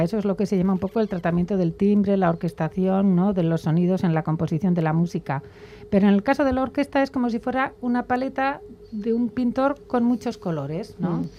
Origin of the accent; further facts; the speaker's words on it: Bilbao, Basque Country, Spain; aquí en mi ciudad, ¿no?, en mi tierra, en Bilbao